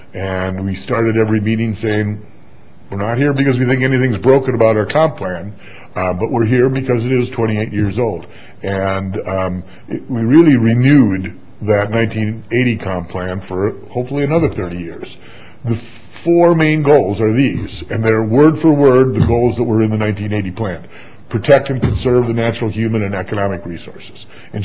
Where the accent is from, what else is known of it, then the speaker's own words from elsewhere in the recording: Quad Cities, United States; When I travel, I say I'm from the Quad Cities.